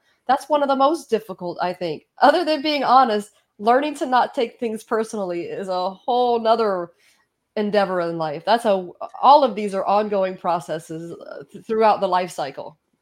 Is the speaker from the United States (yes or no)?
yes; the South, United States; It must be from where I'm from the South.